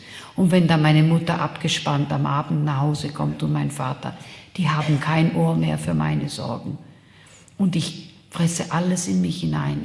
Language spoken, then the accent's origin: German; Regensburg, Bavaria, Germany; so viele Menschen, wie meine Heimatstadt Regensburg Einwohner hat.